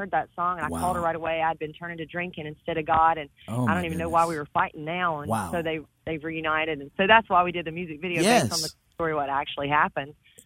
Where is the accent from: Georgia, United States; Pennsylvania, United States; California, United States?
Georgia, United States; Elberton; And we got to go back to my hometown in Elberton and shoot it the church I grew up in.